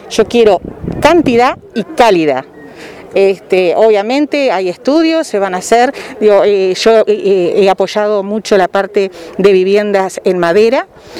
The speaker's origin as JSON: {"language": "Spanish", "region": "Artigas", "country": "Uruguay", "said": "yo vengo del interior profundo, vengo de la República de Artigas, como digo normalmente"}